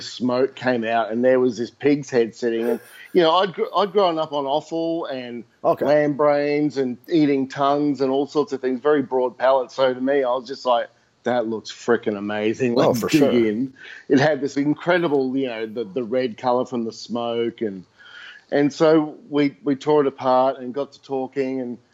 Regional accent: Brisbane, Queensland, Australia; born there; Yeah, so I was born in Brisbane. My folks came out in 1968 from the Czech Republic.

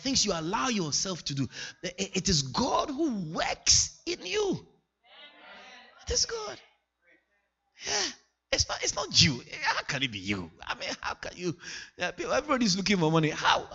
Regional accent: Ghana; born there; moved away; As a Ghanaian born in Ghana, migrated to Europe, your whole vision is to build a house in Ghana.

